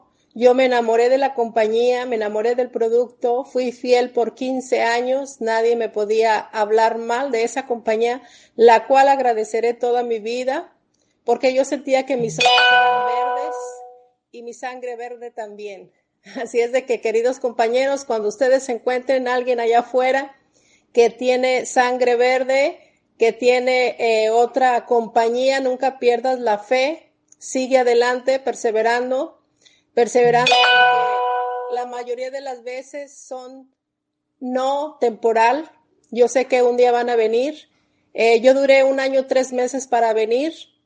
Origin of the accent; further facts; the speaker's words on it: Ameca, Jalisco, Mexico; now in San Fernando, United States; Orgullosamente yo soy de Ameca, Jalisco, y radico ya por 32 años en lo que es Estados Unidos, en la ciudad de San Fernando, a un costado de Los Ángeles.